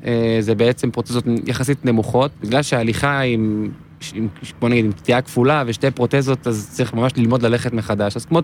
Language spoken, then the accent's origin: Hebrew; Herzliya, Tel Aviv District, Israel